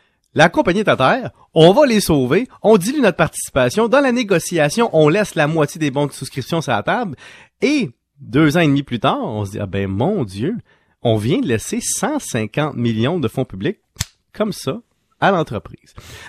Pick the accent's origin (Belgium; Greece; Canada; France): Canada; comme on est Canadien